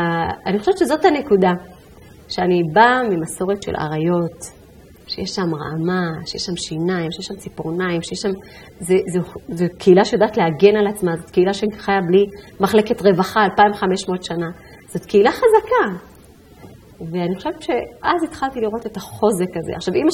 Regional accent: Ethiopia; אבל בצד שני אני אתיופית, כולם מזהים אותי כאתיופית, מה עושה אותי אתיופית?

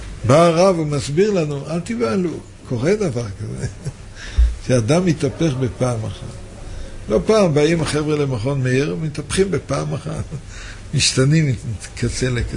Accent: Central District, Israel; אני ממושב ליד לוד

